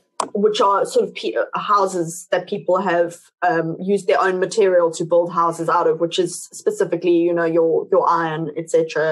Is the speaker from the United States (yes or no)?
no; South Africa; So it's, it's something that obviously as South African